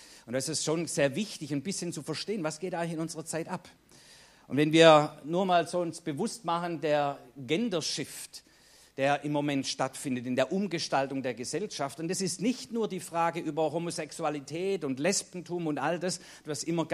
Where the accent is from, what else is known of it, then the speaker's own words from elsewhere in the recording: Baden-Württemberg, Germany; aus Baden-Württemberg, wo ich herkomme, wie man nicht schwer hören kann